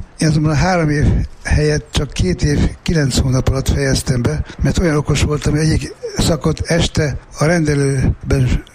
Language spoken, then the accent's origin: Hungarian; Vienna, Austria; A felett igen egyszerű. Bécsi, magyar vagyok.